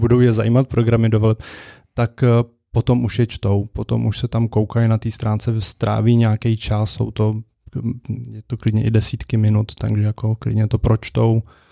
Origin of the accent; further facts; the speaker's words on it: Turnov, Liberec Region, Czechia; now in Prague, Czechia; A já nejsem pražský, ale bydlím tady a stále volím prostě v Turnově, což je město, odkud pocházím.